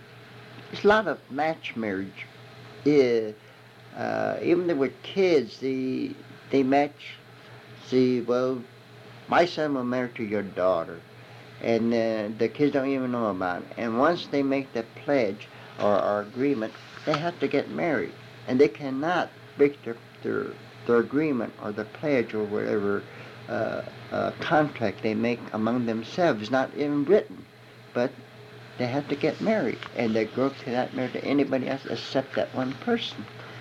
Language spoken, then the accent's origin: English; United States; born there; And you'll find American people just like me. I'm an American-born Chinese.